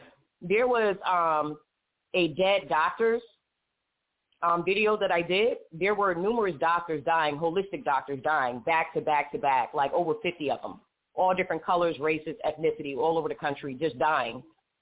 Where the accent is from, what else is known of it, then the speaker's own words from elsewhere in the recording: KwaZulu-Natal, South Africa; I'm from Zulu country, all right?